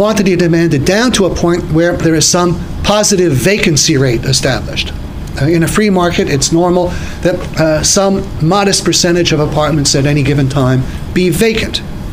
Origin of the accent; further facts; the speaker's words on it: New York, United States; in my experience, and I'm from New York